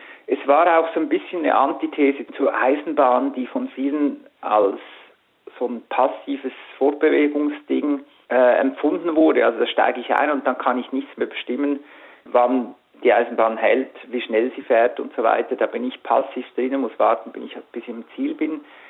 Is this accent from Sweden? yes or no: no; Switzerland; Aber ich bin Schweizer